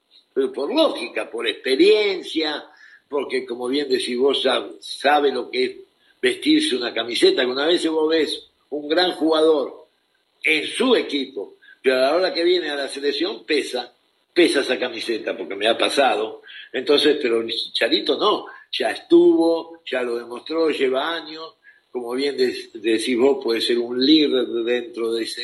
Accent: Argentina; now in Mexico; En otros países, yo que soy de Argentina, si vos perdés un partido, te puedo asegurar que nadie te va a pedir un autógrafo

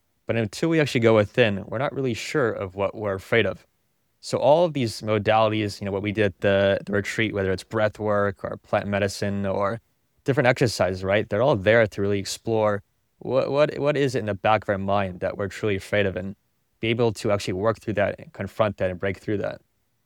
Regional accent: California, United States; growing up in Silicon Valley, and started my first tech company.

